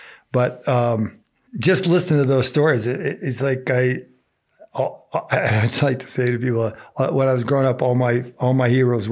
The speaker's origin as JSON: {"language": "English", "town": "Vernal", "region": "Utah", "country": "United States", "tie": "born or raised there", "said": "Well, growing up in Vernal, my dad was a contractor."}